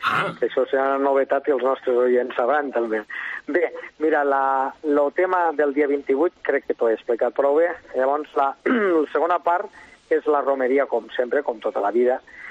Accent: Roquetes, Catalonia, Spain; tant tu com jo, que els religions us poden saber, venim de Roquetes

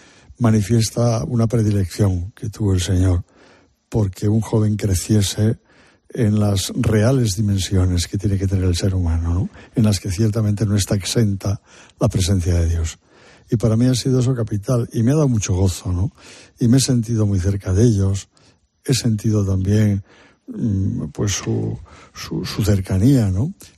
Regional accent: Santander, Cantabria, Spain; also born or lived in Orense / Oviedo / Valencia; now in Madrid, Spain; el obispo de mi tierra, en Santander, me nombró vicario general

